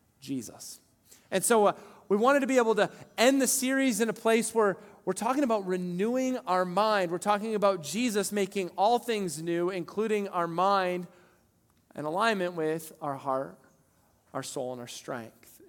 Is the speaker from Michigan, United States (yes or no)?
no; Maine, United States; just remember, I'm from Northern Maine.